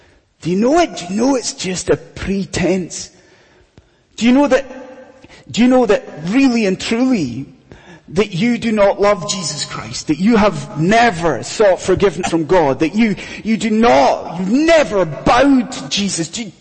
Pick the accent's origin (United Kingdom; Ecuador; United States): United Kingdom; Scotland; I'm a Scottish Highlander.